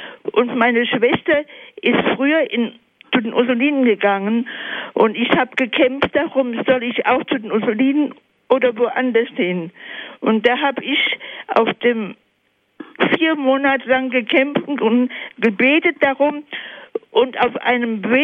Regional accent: Koblenz, Rhineland-Palatinate, Germany; born there; Also ich bin geboren in Koblenz

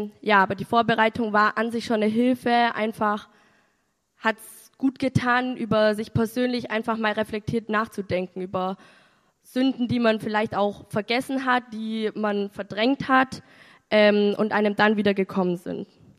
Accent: Bavaria, Germany; ich bin 19 Jahre alt und ich komme aus der Nähe von Augsburg.

